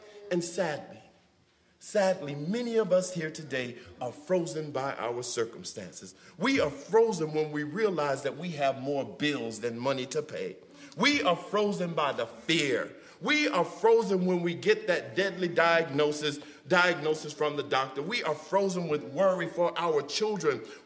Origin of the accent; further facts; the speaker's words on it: the South, United States; I'm from the South, y'all